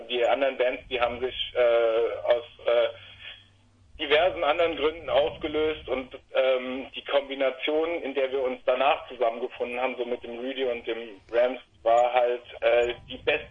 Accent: Idstein, Hesse, Germany; Das ist im Taunus in Hessen. In so einem kleinen, schönen Dreieck, genau in der Mitte zwischen Limburg, Wiesbaden und Frankfurt.

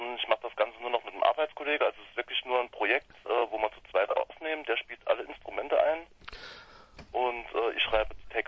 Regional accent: St. Ingbert, Saarland, Germany; Wir sind alle aus St. Ingbert.

